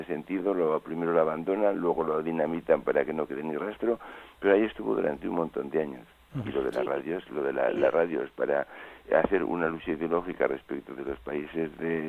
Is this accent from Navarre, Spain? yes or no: yes; Navarre, Spain; En mi pueblo, yo soy un pueblecito cerca de Las Bardenas, relativamente cerca